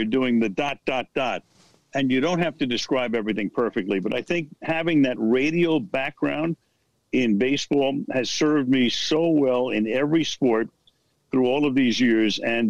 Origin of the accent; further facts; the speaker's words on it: Brooklyn, New York, United States; I go back to, you know, growing up in Brooklyn